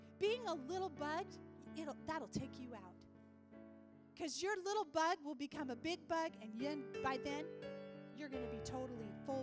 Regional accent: Montana, United States; Sorry, I'm from Montana. So all you people that are from Washington, yes, I do have a gun.

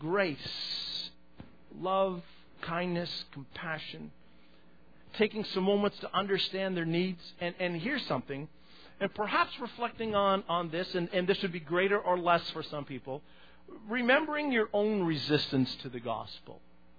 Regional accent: Ontario, Canada; We're both from Northern Ontario

